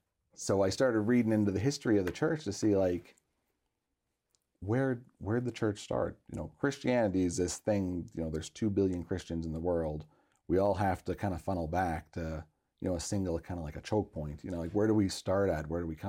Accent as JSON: {"language": "English", "region": "New York", "country": "United States", "said": "You know, I come from New York, so if you're Italian, you're Catholic."}